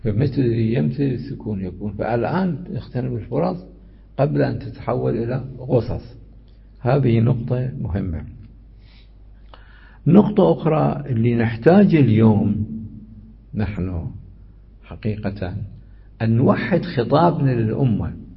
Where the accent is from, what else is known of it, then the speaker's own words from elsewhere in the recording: Iraq; حدث عندنا في العراق